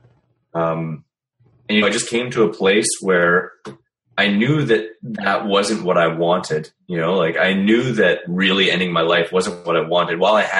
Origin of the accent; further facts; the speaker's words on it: Saskatoon, Saskatchewan, Canada; I went to a bookstore in my hometown in Saskatoon, Saskatchewan, Canada